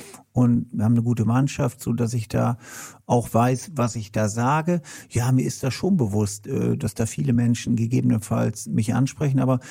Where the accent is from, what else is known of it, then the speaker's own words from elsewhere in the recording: Lohne, Lower Saxony, Germany; dass ich am Wochenende zumeist auch in meiner Heimat in Lohne bin